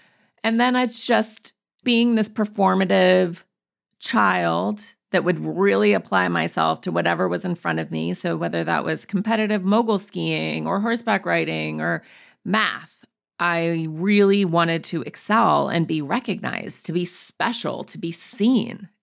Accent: Montana, United States; I grew up in Montana in the woods.

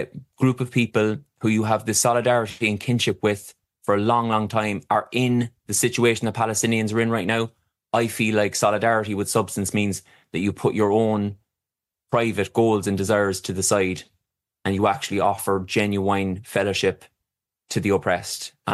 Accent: Ireland; So I would traditionally vote for Sinn Féin because I'm an Irish Republican.

